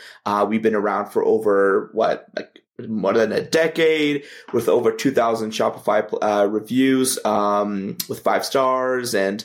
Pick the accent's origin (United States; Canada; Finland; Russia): Canada; I would say poutine because I'm Canadian.